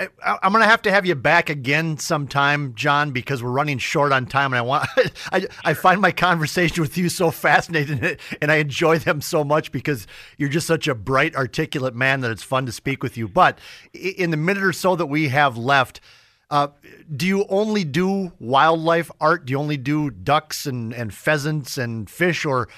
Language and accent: English; Alexandria, Minnesota, United States; as a young person growing up in Alexandria, Minnesota